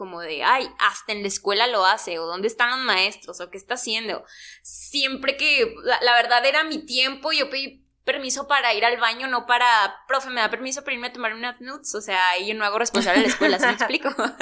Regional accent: Parral, Chihuahua, Mexico; moved away; Sí me gustaría mencionar que mi mejor época de la vida fue cuando yo me fui de Parral.

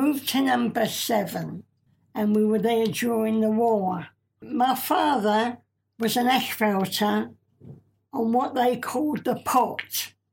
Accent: Clerkenwell, London, United Kingdom; born there; No, I was born in Clerkenwell.

